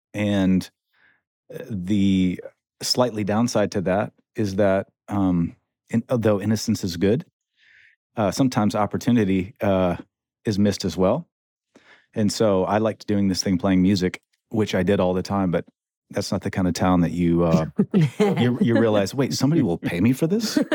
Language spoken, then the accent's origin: English; Michigan, United States; I come from Michigan, small town in central Michigan. And I graduated with 68 other people at the public school.